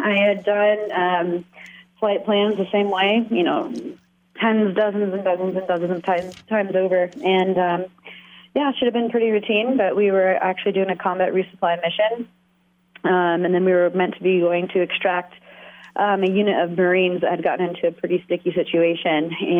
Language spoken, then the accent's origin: English; the South, United States; I'm from the South originally, so growing up, I played a lot of the team sports.